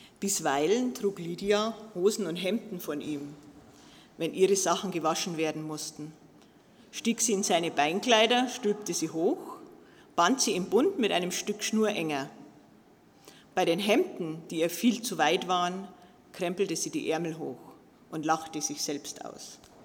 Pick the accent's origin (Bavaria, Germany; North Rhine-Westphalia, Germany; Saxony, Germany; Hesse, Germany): Bavaria, Germany; Garmisch-Partenkirchen; ich bin in Garmisch-Partenkirchen geboren und aufgewachsen.